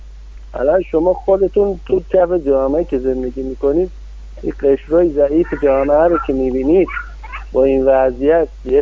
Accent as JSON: {"language": "Persian", "country": "Iran", "said": "خودم من ایرانی هستم"}